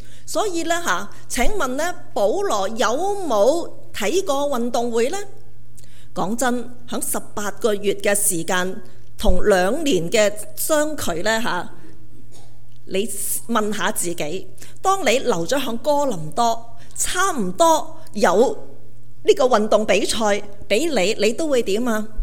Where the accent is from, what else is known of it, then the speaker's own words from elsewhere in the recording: Guangdong, China; 你知道我们广东人说如果得第四